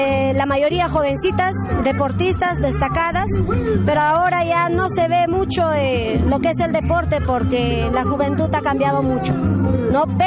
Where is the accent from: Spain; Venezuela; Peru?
Peru; No todos somos de aquí. Lo de bueno que no hay complicación porque todos somos del Perú.